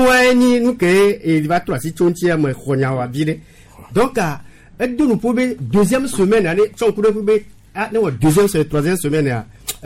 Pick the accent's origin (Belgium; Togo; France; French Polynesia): Togo; je suis togolais tout comme ni je suis pas benin moi